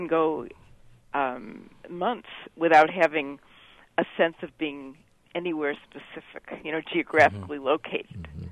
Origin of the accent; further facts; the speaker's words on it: Cleveland, Ohio, United States; From a perspective of the Midwest, I'm maybe an Easterner. I grew up in Cleveland.